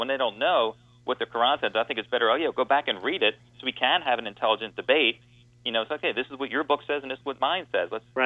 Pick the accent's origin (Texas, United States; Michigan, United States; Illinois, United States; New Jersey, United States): New Jersey, United States; Looks like in a couple weeks you're coming to my home state of Jersey, so it'd be nice to see you up there.